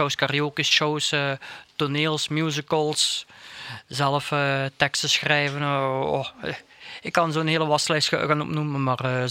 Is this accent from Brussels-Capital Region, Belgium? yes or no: no; Limburg, Belgium; ik ben een echte Limburger. Geboren en getogen, ik woon in de oudste stad van België. Rara, wat is de geschiedenis? Ik woon in Tongeren, een kleine 3 à 4 kilometer van Tongerencentrum.